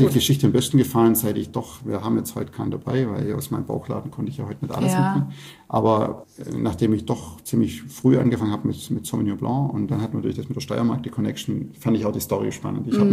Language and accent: German; Baden-Württemberg, Germany; accent: Swabian; ich bin natürlich ein Fan vom schwäbischen Dialekt.